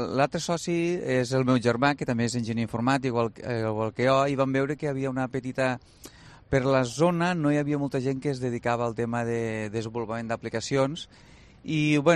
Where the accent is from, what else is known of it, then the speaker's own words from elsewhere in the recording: L'Ampolla, Catalonia, Spain; Jo vinc des de l'Ampolla, és un petit municipi del Delta.